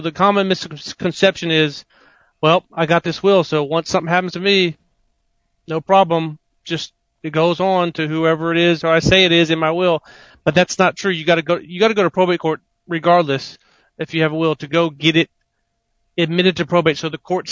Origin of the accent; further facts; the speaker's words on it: Victoria, Texas, United States; now in Houston, United States; I grew up in Victoria, Texas. Then I went to the University of Texas in Austin, and then I went to law school here in Houston. I'm in Houston, Texas now.